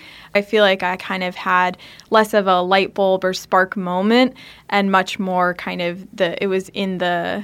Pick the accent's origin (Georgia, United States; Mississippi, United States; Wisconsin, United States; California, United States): California, United States; I was growing up in the Bay Area, I was going to San Francisco Pride with my family